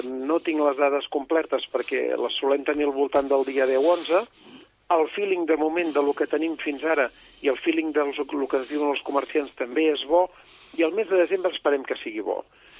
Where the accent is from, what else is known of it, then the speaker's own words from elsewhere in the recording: Girona, Catalonia, Spain; els qui som de Girona i els hem conegut de fa temps, encara els diguem